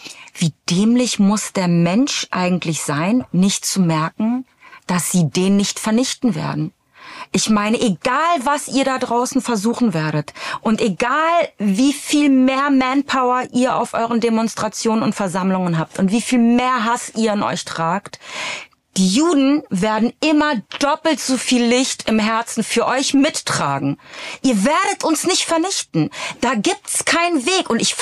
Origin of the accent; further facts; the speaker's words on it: Germany; Deutschland, meine Heimat